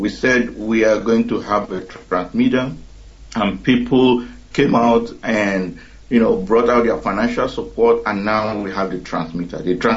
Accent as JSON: {"language": "English", "town": "Oguta", "region": "Imo", "country": "Nigeria", "lives_now": "Houston, United States", "said": "I am from Arundi Oyemobi in Oguta in Biafra land, presently living in Houston, Texas."}